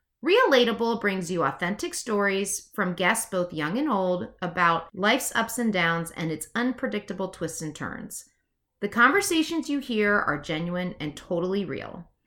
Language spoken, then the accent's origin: English; McLean, Virginia, United States; I grew up in McLean, Virginia, which is a suburb of Washington, D.C. I'm the youngest of five siblings. I still live in Northern Virginia